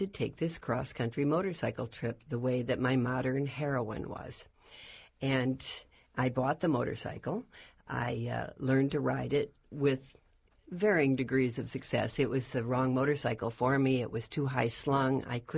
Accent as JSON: {"language": "English", "region": "Michigan", "country": "United States", "tie": "born there", "said": "I was born in Michigan and was living in Washington, D.C. at the time."}